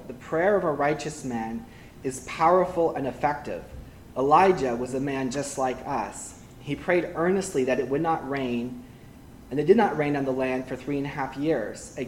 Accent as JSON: {"language": "English", "country": "Cameroon", "tie": "born or raised there", "said": "So about that time, so I grew up in Cameroon, Africa."}